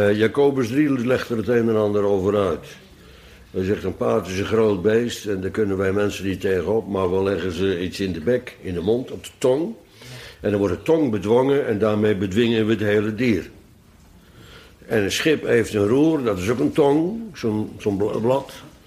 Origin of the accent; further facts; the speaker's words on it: Bodegraven, South Holland, Netherlands; ik kom uit Bodegraven, dus wij moesten er kaas van maken.